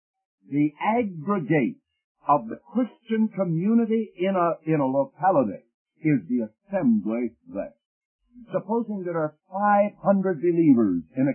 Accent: Canada; any more than I, as a Canadian, can become an American citizen by imitating Americans. Regardless of how much I admire your country, and may admire you folks as citizens, I coming over here across the border

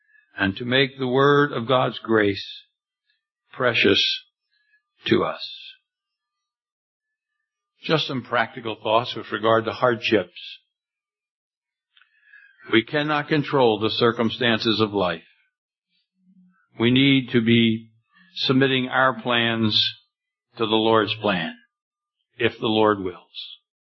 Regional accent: Philadelphia, Pennsylvania, United States; I grew up in Philadelphia, and as you know, when you're in a big city, you have a lot of lights.

